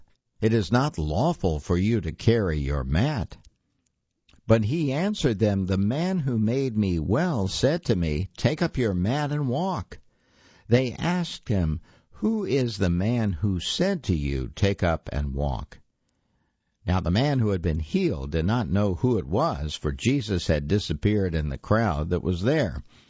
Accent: American South, United States; I grew up in the American South

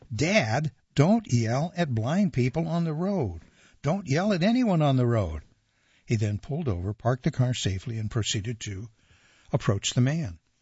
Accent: Cary, North Carolina, United States; was living in Cary, North Carolina, my hometown

